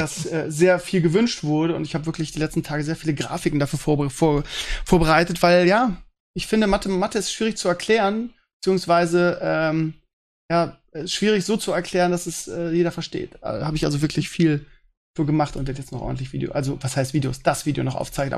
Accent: Northern Germany, Germany; ich kann aber als Norddeutscher überhaupt nichts mit anfangen

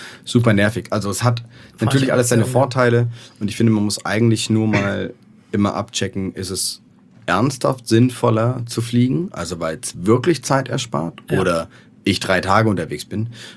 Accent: Hamburg, Germany; Also wir sind ja Hamburger.

